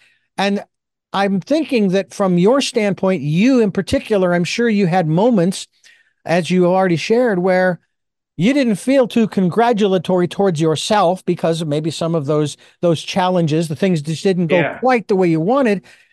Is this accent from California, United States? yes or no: no; Arizona, United States; because I grew up in Arizona and we have had many Native American tribes around us on reservations.